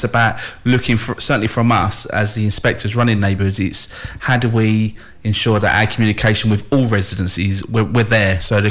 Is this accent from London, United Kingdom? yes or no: yes; Kennington, London, United Kingdom; But because I'm from there, I was born in Kennington, I still live in Kennington, and I police Kennington.